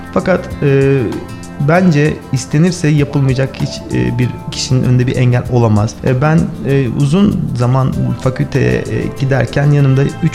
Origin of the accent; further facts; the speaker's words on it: Gaziantep, Turkey; Evet, ben mesela kendim bir Antepliyim